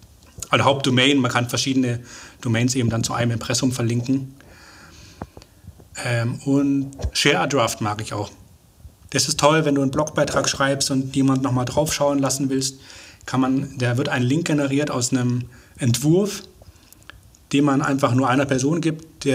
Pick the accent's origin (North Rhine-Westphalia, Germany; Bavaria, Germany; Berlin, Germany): Bavaria, Germany; Munich; now in Hamburg, Germany; ich komme aus Bayern, aus München, um genau zu sein. Mich hat es vor circa 2 Jahren nach Hamburg getrieben